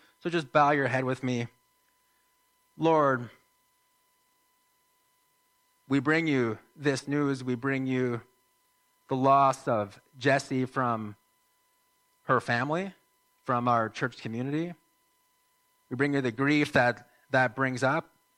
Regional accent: United States; now in Canada; because I'm American and because, you know, the … is a big deal in the USA

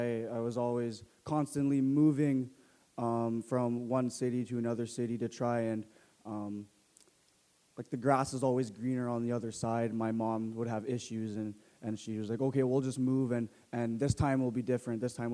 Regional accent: Winnipeg, Manitoba, Canada; I am 19 years old, and I am from Winnipeg, Manitoba.

